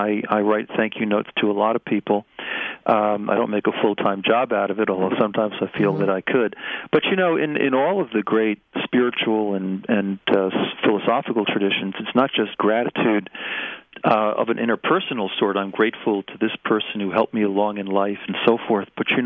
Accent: Long Island, New York, United States; I'm originally from Long Island and grew up just a few miles from … house, actually, and ran into him as a young guy.

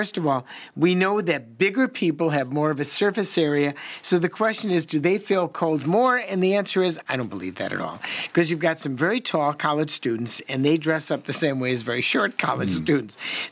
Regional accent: Wisconsin, United States; But he was from Calgary. I was from Wisconsin. We experienced that cold differently.

